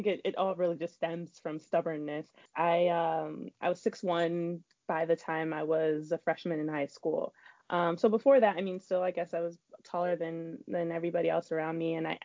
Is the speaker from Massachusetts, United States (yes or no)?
yes; Springfield, Massachusetts, United States; now in Boston, United States; I'm from Springfield, Massachusetts, the birthplace of basketball. Right now I really reside mostly in Boston.